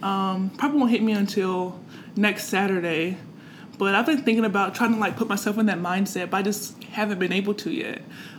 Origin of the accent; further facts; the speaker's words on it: the South, United States; I feel like I'm from the South